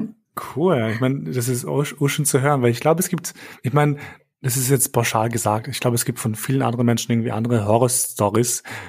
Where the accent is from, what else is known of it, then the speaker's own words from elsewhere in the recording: Vienna, Austria; now in Berlin, Germany; ich bin Wiener, also im Herzen bin ich Wiener, also kein Ur-Wiener, aber ich bin halt hier, also in Wien aufgewachsen.